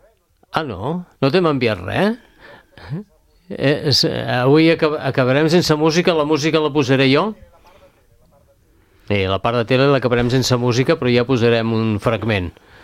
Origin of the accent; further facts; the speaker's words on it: Calella, Catalonia, Spain; Que com que som de Calella, som d'aquí, no ens adonem compte d'aquestes coses.